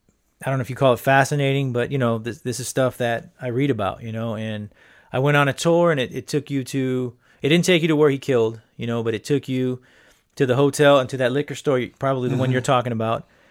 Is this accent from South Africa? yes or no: no; New York, United States; born there; I was born in New York